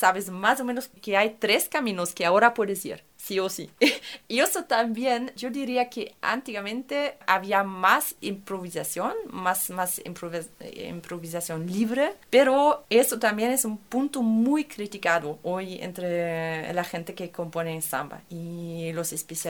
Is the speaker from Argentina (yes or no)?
no; Germany; Spanish is a second language; yo como alemana me he formado en la música clásica, tocando siempre con partitura.